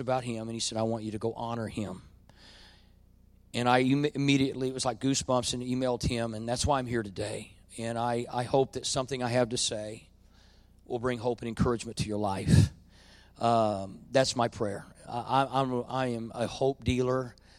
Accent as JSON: {"language": "English", "town": "Berry Hill", "country": "United States", "said": "I mean, after all, I am from Berry Hill. If you can graduate from Berry Hill High School, you can just about get through anything."}